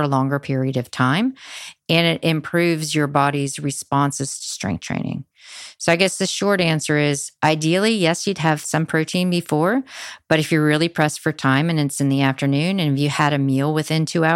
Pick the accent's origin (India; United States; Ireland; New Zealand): New Zealand; I come from New Zealand here